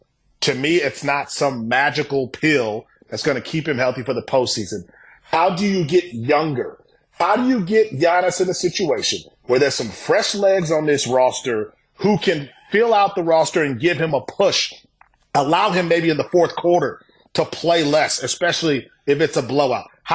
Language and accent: English; Milwaukee, Wisconsin, United States; I grew up in Milwaukee, love the name the Milwaukee Bucks.